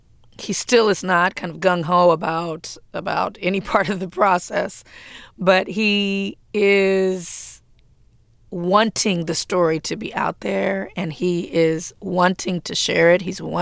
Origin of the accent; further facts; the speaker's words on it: Compton, California, United States; What I knew as a teenager growing up in Compton. I was on the West Coast at the same time that these boys were on the East Coast in Harlem.